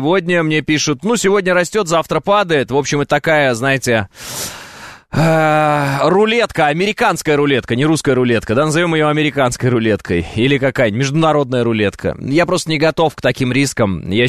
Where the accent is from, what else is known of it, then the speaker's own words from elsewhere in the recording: Kazakhstan; born there; Ну, во-первых, я человек сам из Казахстана. Я родился в Казахстане